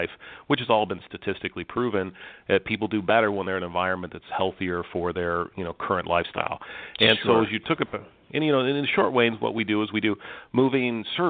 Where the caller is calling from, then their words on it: Cincinnati, Ohio, United States; Well, I'm calling from the lovely Cincinnati, Ohio.